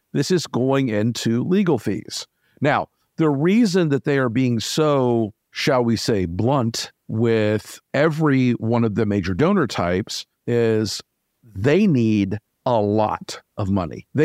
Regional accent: Florida, United States; And I'm from Florida.

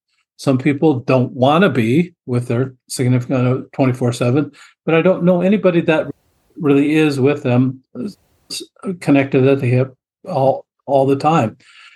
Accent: Great Falls, Montana, United States; So I was actually raised going to church, and I grew up in Great Falls, Montana.

